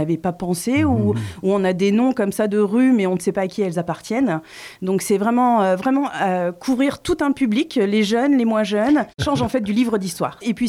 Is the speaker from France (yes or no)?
yes; Roanne, Auvergne-Rhône-Alpes, France; Oui, alors je suis d'origine roannaise, même de la côte roannaise plus précisément.